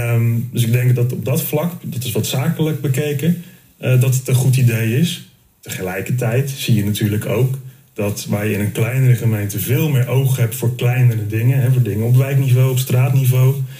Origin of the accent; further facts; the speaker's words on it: Krimpen aan de Lek, South Holland, Netherlands; Om een voorbeeld te noemen, ik kom uit Krimpende Lek.